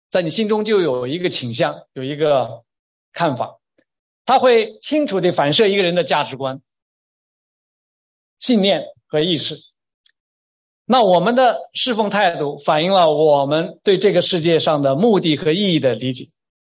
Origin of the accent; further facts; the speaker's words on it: Beijing, China; 我从中国来，我在北京啊，我的成长年代都看到啊